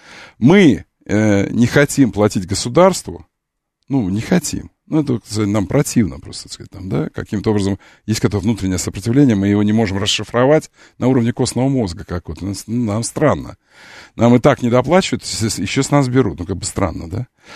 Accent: Moscow, Russia; Мы такие, мы щедрые, москвичи очень щедрые.

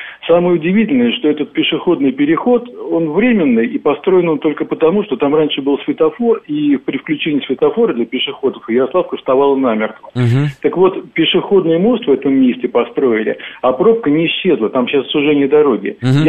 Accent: Korolyov, Moscow Oblast, Russia; я из Королева.

